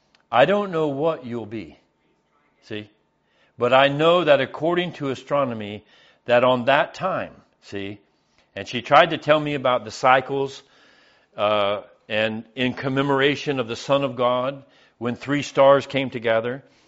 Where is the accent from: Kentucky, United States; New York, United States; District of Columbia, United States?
Kentucky, United States; born there; I like to hunt. And I was born in Kentucky.